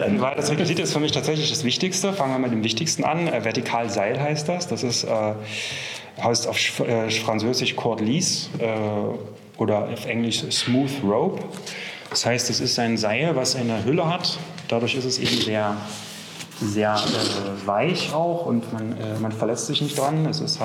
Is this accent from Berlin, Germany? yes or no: no; Leipzig, Saxony, Germany; Ich bin ursprünglich aus Leipzig, Sachsen. Da bin ich auch geboren.